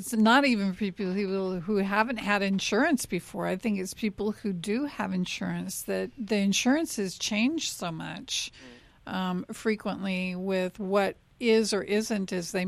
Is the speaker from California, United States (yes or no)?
yes; California, United States; I came from the Bay Area and had a Kaiser in the early 70s.